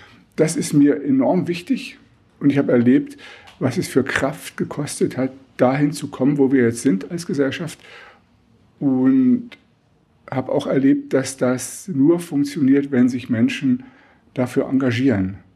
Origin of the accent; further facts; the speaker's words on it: East Germany, Germany; Ich bin aufgewachsen in der DDR, habe studiert in der Wendezeit, habe mich damals in der Studentenpolitik engagiert in der Wendezeit und habe eben 25 Jahre auf dem Buckel in meiner Biografie in der DDR